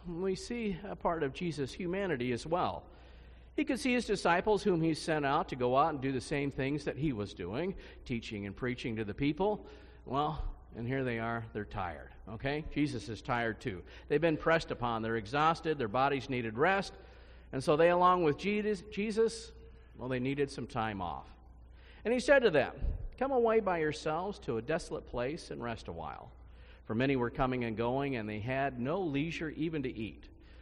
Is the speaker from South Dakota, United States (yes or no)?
no; Kansas City, Missouri, United States; for these boys here, myself included here, well, we grew up in Kansas City.